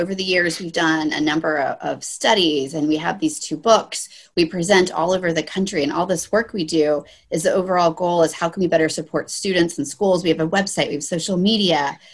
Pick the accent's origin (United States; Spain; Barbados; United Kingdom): United States; Virginia; I'm from Virginia. Jen's from Wisconsin. Peg is from Connecticut.